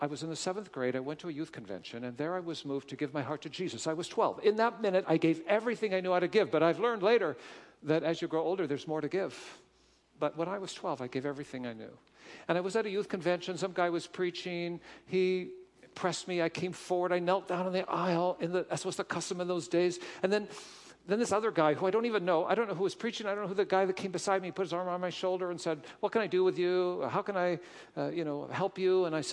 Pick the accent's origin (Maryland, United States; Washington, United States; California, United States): Washington, United States; Seattle; now in Indiana, United States; I'm a Seattle guy. I grew up in Seattle, and my job has called me to live in a cornfield.